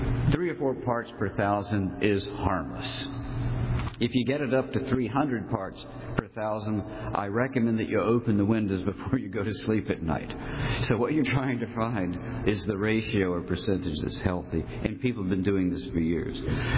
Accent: Richmond, Virginia, United States; When I grew up in Richmond, Virginia, when we drove down Monument Avenue, not surprisingly, there were monuments on it.

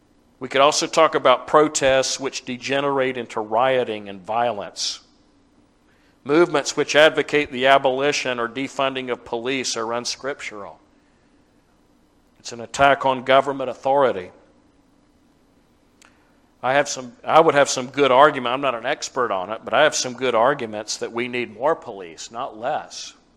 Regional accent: the South, United States; You know, as a Southerner, there was a time I could go to certain places in the South, and they still have them.

